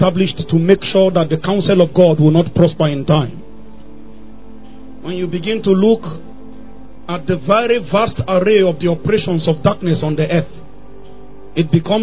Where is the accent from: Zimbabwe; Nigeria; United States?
Nigeria; Kaduna, Kaduna State; I'm coming from Kaduna. Kaduna have its own shade of darkness.